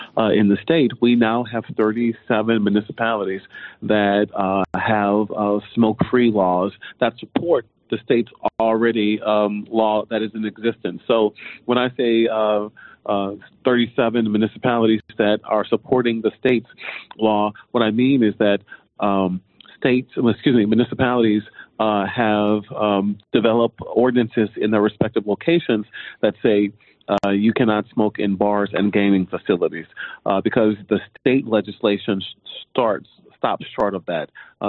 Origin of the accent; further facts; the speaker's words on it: Grambling, Louisiana, United States; I am a North Louisiana native. My father's from Shreveport, and I am from Grambling.